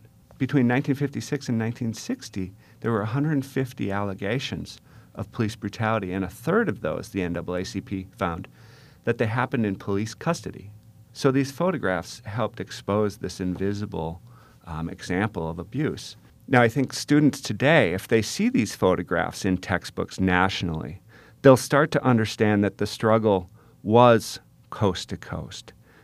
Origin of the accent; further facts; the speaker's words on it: Minnesota, United States; But once you move out further, I grew up in Minnesota. I had never seen those photographs before.